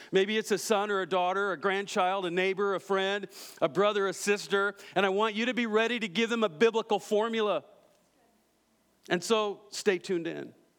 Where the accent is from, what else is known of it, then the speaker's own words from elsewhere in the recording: Iowa, United States; Hey, so I'm from Iowa.